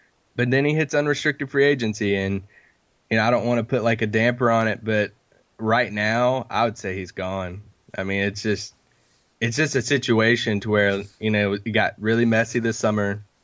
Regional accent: Kentucky, United States; we kind of bonded because I'm from Kentucky.

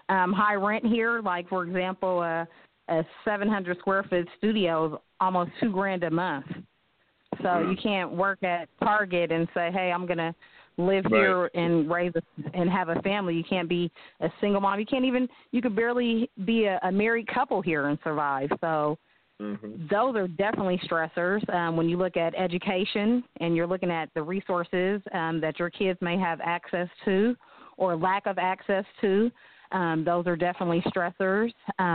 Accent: Berkeley, California, United States; also born or lived in Atlanta, United States; Okay, I am originally from Berkeley, California, and I attended college in Atlanta, and I always like to describe Atlanta as my place that kind of nurtured me. I was born here in the Bay Area

